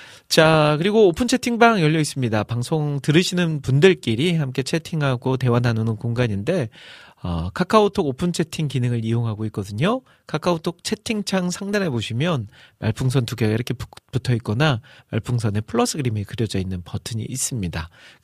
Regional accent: Jeolla, South Korea; 제가 이제 고향이 전라도고

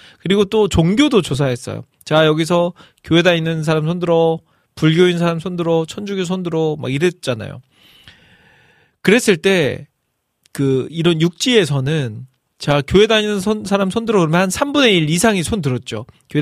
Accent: Iksan, North Jeolla, South Korea; moved away as an adult; now in Seoul, South Korea; 익산 팔봉교회라고 부르죠. 그곳에서 저희 부모님이 먼저 신앙생활을 시작하셨고 저도 이제 모태신앙으로서 그곳에서 자라면서 정말 너무나도 추억이 많은 교회죠.

